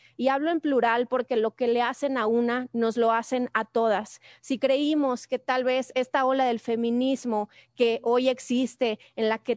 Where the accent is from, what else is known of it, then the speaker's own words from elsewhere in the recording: Mexico; ¿Qué tenemos nosotras como mexicanas?